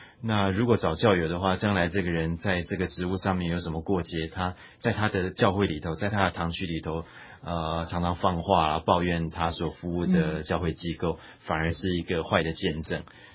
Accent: Taiwan; 我们台湾话有一句话说，金庙金神

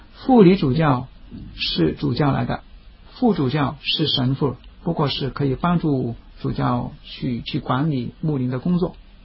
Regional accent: China; 我们中国人讲的发于中，行于外，这个字很重要。

